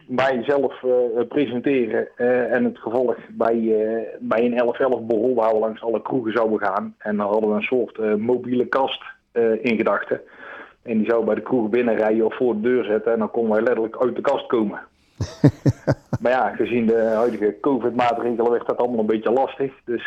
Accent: Baal, Gelderland, Netherlands; Nee, maar ik ben geboren en getogen in Baal.

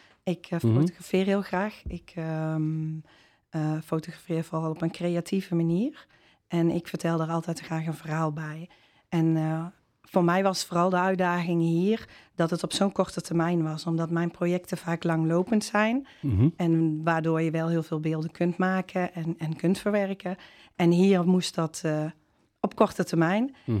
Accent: Netherlands; now in Hoogstraten, Belgium; Nee, ik ben niet van Baarle. Ik ben een Nederlandse.

